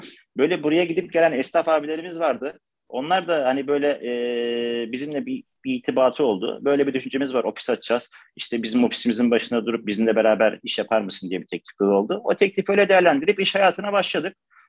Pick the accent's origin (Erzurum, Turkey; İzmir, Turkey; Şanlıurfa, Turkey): Erzurum, Turkey; now in Istanbul, Turkey; Aslen Erzurumluyum. İstanbul'da yaşıyorum.